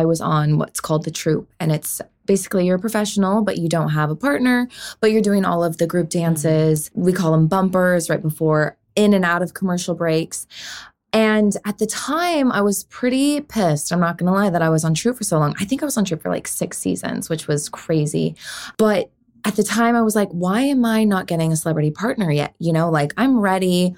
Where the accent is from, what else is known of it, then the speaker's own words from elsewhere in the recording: Utah, United States; these are never words I'd ever heard of growing up in Utah, dancing on a competition stage, you know?